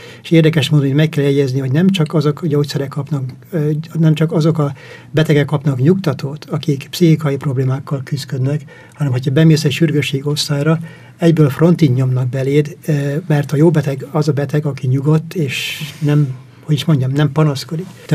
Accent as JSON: {"language": "Hungarian", "town": "Hosszúhetény", "region": "Baranya", "country": "Hungary", "tie": "born or raised there", "also_born_or_lived": "Csákvár", "moved": "as an adult", "lives_now": "United States", "said": "szüleim bányászok voltak, és hát egy ilyen bányászprogram indult akkor Pécs környékén. Egy kis faluban, hosszú hetében nevelkedtem Pécs mellett. Ott is végeztem az iskoláimat, középiskolát, Pécset, aztán Veszprémbe kerültem az egyetemre"}